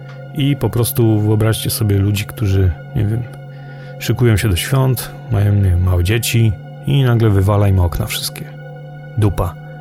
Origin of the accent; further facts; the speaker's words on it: Brzeg Dolny, Lower Silesian Voivodeship, Poland; pochodzę z miasteczka, który nazywa się Brzeg Dolny, położonego około 30 km na północny zachód od Wrocławia.